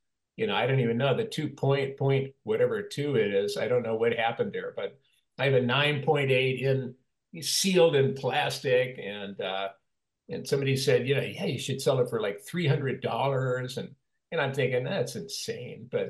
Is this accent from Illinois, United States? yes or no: yes; Illinois, United States; Hey, well, I'm from Illinois, so yeah, I know.